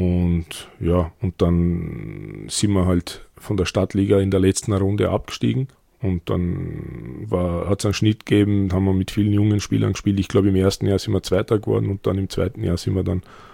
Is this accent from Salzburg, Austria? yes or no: no; Vienna, Austria; ich bin in Wien geboren, werde jetzt 42 Jahre alt. Ich bin aufgewachsen in Hernals, genauer gesagt am Diepoldplatz, im Diepoldpark. Da haben wir unsere Kindheit verbracht.